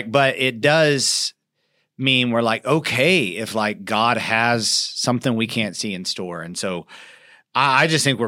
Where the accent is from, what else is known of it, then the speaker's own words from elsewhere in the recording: United States; And for me as an American, I think I could easily compare myself to so many people